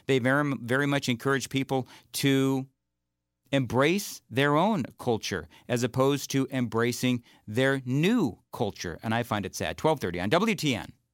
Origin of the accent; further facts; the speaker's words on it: California, United States; And listen, I was in California, as again, born and raised in California. I spent my entire childhood, for the most part, and most of my, well, earlier now, but a lot of my adult life in California.